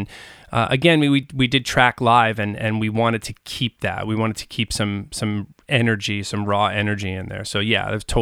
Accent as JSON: {"language": "English", "region": "New York", "country": "United States", "tie": "born or raised there", "said": "growing up on Long Island, you know, it's kind of like if you grow up in Jersey, it's … If you grow up on Long Island, it's"}